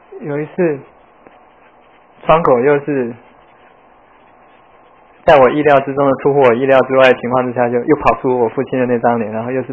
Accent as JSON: {"language": "Chinese", "country": "Taiwan", "tie": "born or raised there", "said": "这是从小在台湾长大的我完全没有的经验"}